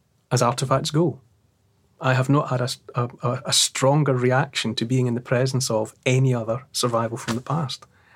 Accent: Dumfries, Scotland, United Kingdom; we had our first school trip to there, because I grew up in Dumfries.

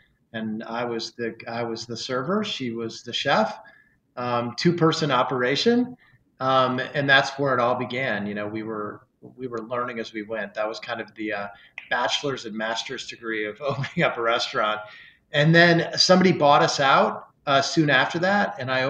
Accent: Springfield, Illinois, United States; Yeah, I grew up in Springfield, Illinois.

